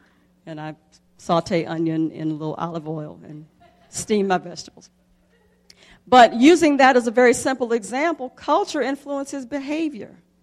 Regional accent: Jackson, Mississippi, United States; I grew up in the South. I grew up in Jackson, Mississippi. The culture in Mississippi, especially in African-American communities where I grew up, was one where we ate fried foods

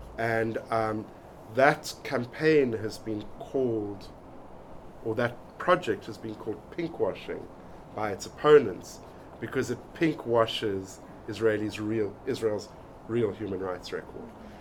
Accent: South Africa; And that's very familiar to me as a South African.

